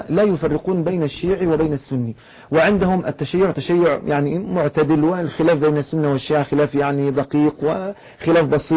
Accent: Egypt; ونحن يعني نحن قلنا نحن هنا في مصر يعني تسيل دموع الناس شوقا

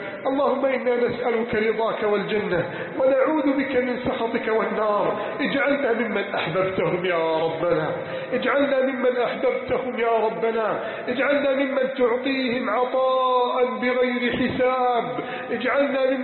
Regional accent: Egypt; اللهم احفظ بلدنا مصر

